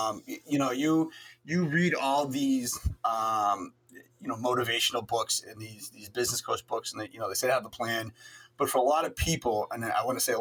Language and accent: English; Boston, Massachusetts, United States; So like I said in the last episode, so I grew up in Boston and I grew up in like an area and around people that, I don't know if I'm ever saying this, like you brushed everything under the rug